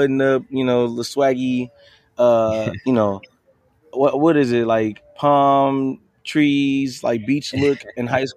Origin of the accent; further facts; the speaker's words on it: Milwaukee, Wisconsin, United States; I'm from Milwaukee, Wisconsin, and I'm happy to be here today.